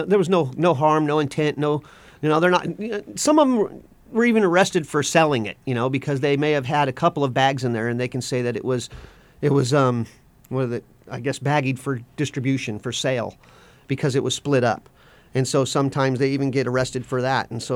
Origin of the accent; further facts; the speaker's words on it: West Coast, United States; And I grew up on the West Coast.